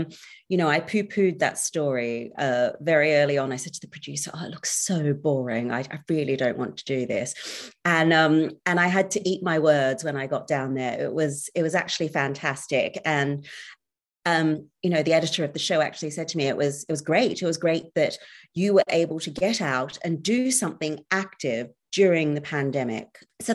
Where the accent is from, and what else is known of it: Australia; born or raised there; also born or lived in Singapore / New Zealand